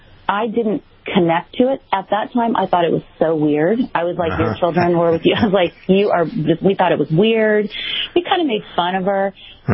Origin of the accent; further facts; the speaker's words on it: Dallas, Texas, United States; I grew up in Dallas, Texas. It wasn't a big thing that people spoke of back